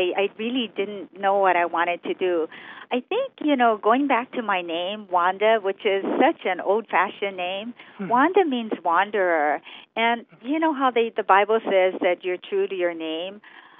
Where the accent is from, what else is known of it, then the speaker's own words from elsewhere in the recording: Honolulu, Hawaii, United States; I was born and raised in Honolulu and grew up in Manoa